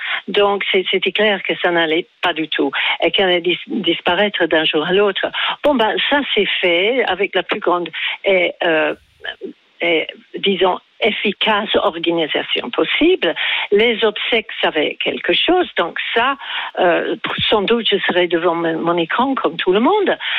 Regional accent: England, United Kingdom; French is a second language; now in France

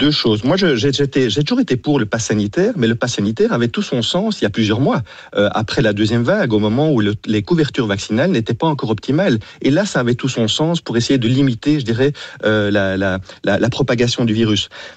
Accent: Belgium; Alors, bon, je ne veux pas être chauvin parce que je suis belge

